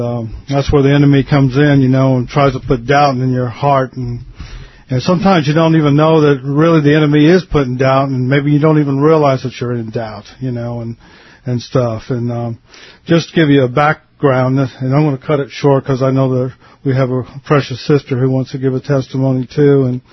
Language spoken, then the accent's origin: English; Philadelphia, Pennsylvania, United States; born there; and that's actually where I'm from. I was born in Philadelphia